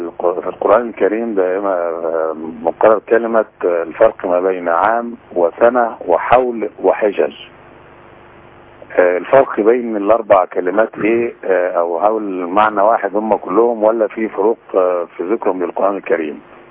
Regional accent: Mansoura, Dakahlia, Egypt; born there; now in Cairo, Egypt; أنا يعني من مواليد المنصورة الداخلية ومقيم في القاهرة، وعندي قرية هناك في البلد

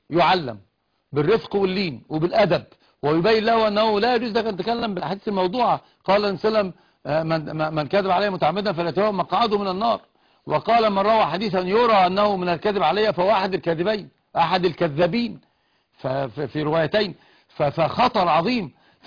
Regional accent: Alexandria, Alexandria Governorate, Egypt; انا اسكندراني.

